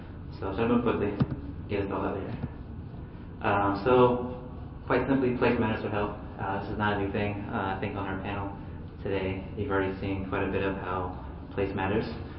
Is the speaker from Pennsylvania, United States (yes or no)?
yes; Pennsylvania, United States; this research is actually done back my hometown outside of Pittsburgh.